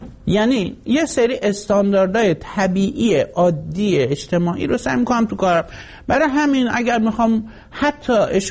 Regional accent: Iran; moved away as an adult; نشستم فکر کردم که من برای چه از ایران اومدم بیرون.

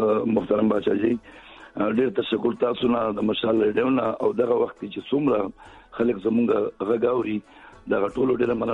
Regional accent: Peshawar, Khyber Pakhtunkhwa, Pakistan; زه په پیښور کې پیدا شوم لو شوم او زما د پیدایش کال او به ما زه په یو اویا کې پیدا شوم.

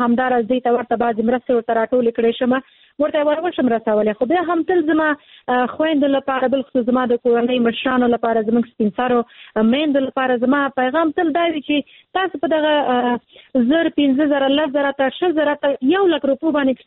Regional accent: Afghanistan; زه افغان یم

